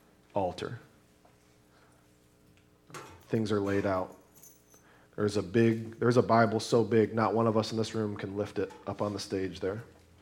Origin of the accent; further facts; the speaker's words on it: United States; But I do believe that as an American, but even furthermore, as a Christian, we are called to render unto Caesar what is Caesar's